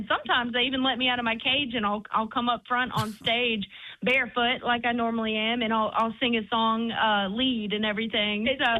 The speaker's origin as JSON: {"language": "English", "region": "Mississippi", "country": "United States", "tie": "born or raised there", "said": "we grew up in Mississippi, so that is actually the birthplace of all American music."}